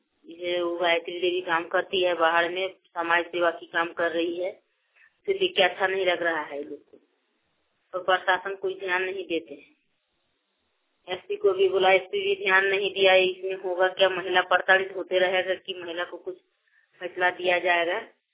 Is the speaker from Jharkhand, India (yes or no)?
yes; Pathargama, Jharkhand, India; मैं पथरगावा की निवासी हूँ। मेरा जिला गोड्डा पड़ता है।